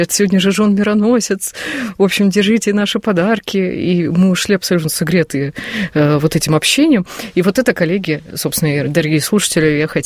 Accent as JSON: {"language": "Russian", "region": "Moscow", "country": "Russia", "said": "Мы говорим, мы из Москвы."}